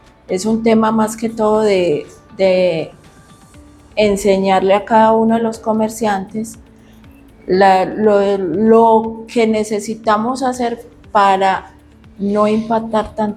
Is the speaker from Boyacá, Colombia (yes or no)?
no; Antioquia, Colombia; Uno pensaría que por ser país, somos paisas, todos la conocen.